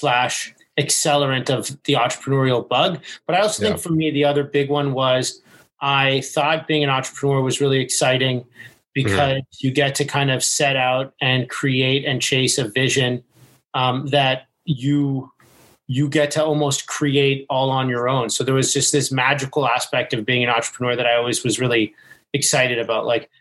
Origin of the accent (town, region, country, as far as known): Toronto, Ontario, Canada; born or raised there